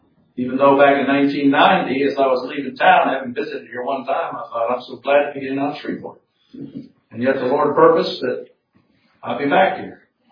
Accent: Chad; English is a second language; in some other countries, the one I grew up in Chad, that has over 250 different.

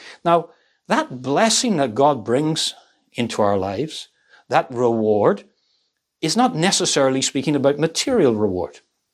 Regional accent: Northern Ireland, United Kingdom; The church that I grew up in Northern Ireland, when I went there as a boy

